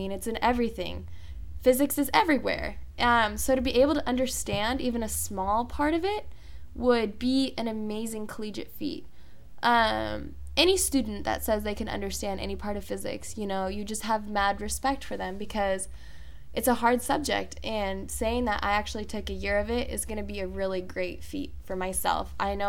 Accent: Irvine, California, United States; I am from Orange County, Irvine to be exact. I've lived in Irvine my entire life, so when I came to college, it was a big adjustment.

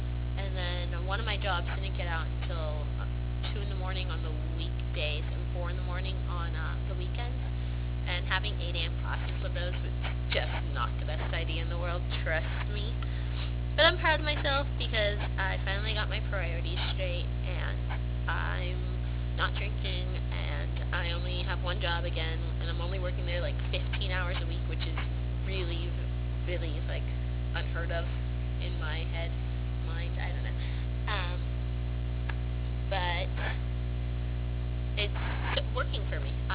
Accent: Clairemont, California, United States; I was born and raised in San Diego, in a little town called Claremont. It's about 10 minutes away from FCSU.

